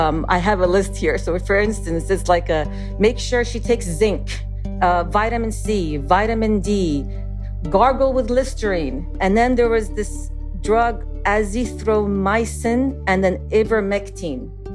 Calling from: Austin, Texas, United States; I am calling from Texas, Austin, Texas. My parents are retired in Lebanon, Beirut.

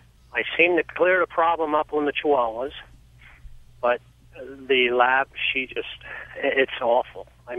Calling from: Pennsylvania, United States; We're almost near Allentown, Wintertown.

